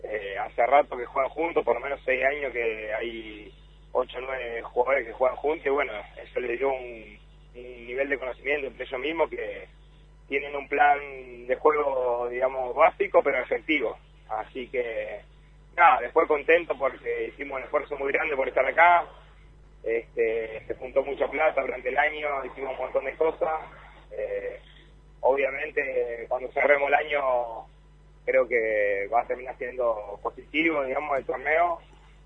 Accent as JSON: {"language": "Spanish", "country": "Argentina", "said": "Es origen catalán, pero bueno, ya somos todos argentinos."}